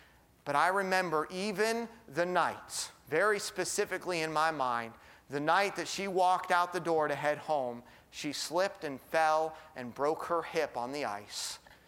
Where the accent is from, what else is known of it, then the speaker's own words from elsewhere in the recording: Alaska, United States; Being the time that I grew up in Alaska, was traveling was nowhere near as easy.